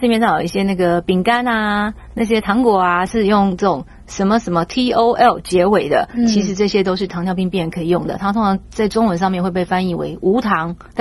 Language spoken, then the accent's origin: Chinese; Taiwan; 我们台湾人把它叫黑糖，那个从中国来的朋友就会叫红糖